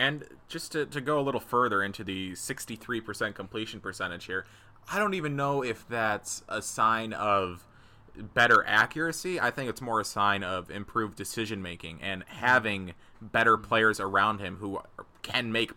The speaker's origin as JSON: {"language": "English", "town": "Buffalo", "region": "New York", "country": "United States", "said": "But, you know, I'm from Buffalo, so it's nice when the city's feeling nice about the Bills."}